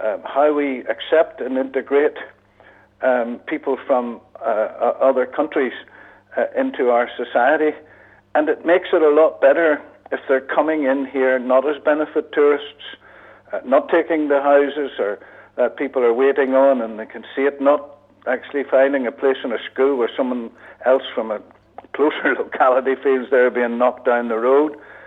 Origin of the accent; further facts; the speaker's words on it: Belfast, Northern Ireland, United Kingdom; I'm from East Belfast, I know it well.